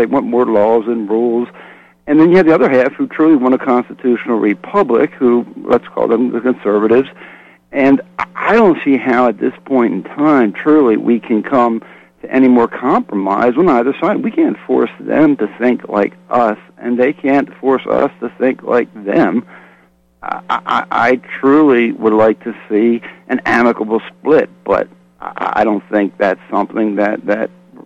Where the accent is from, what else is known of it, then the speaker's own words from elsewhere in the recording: United States; Well, I'm second generation American.